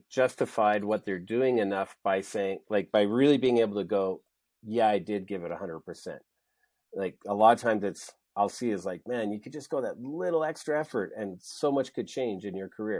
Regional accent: Alberta, Canada; I grew up in Alberta

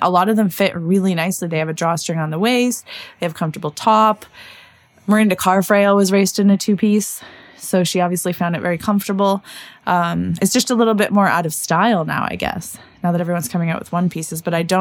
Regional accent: Edmonton, Alberta, Canada; I hate saying this because I'm from Edmonton

